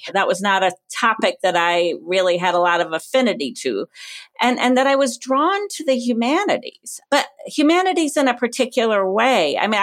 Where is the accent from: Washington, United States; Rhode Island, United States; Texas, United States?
Rhode Island, United States; Cumberland; I grew up in Cumberland, Rhode Island.